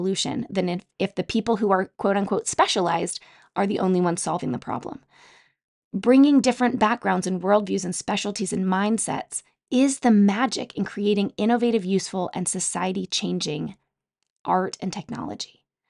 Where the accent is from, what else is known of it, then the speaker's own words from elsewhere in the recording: Utah, United States; Growing up in Utah, I spent a lot of time outdoors.